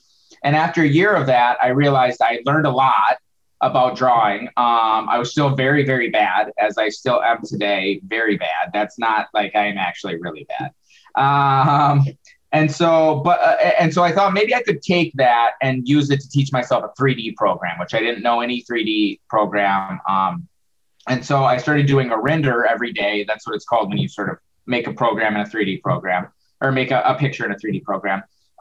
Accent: Wisconsin, United States; So just long story short, I'm from Wisconsin, and I'm, you know, a small town in Wisconsin.

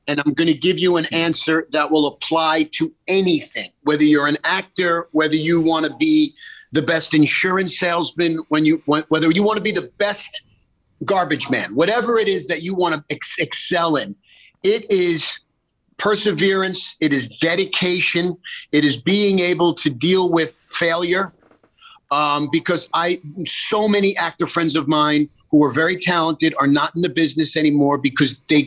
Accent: United States; I'm American. I love America. And we live in the greatest country on the planet.

